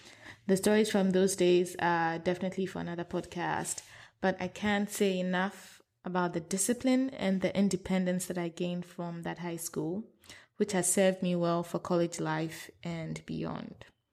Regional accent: Accra, Greater Accra, Ghana; I was born and raised in Accra, Ghana. Yes, that's the country that has the best jollof. And I'm the eldest of my parents' 3 kids. … is from the Ewe tribe of Ghana

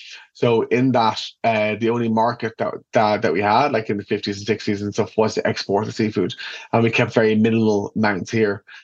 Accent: Ireland; You know, we travel an awful lot as Irish people.

